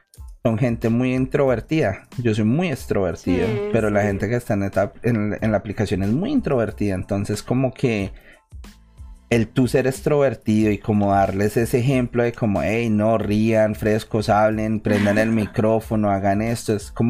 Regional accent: Colombia; nosotros que venimos de Latinoamérica, siempre la televisión fue como muy inalcanzable.

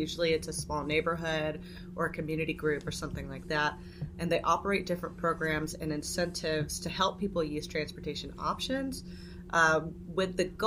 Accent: Tennessee, United States; So I grew up in Middle Tennessee. We moved around a little bit, but I ended up going to the University of Memphis for college and studied there.

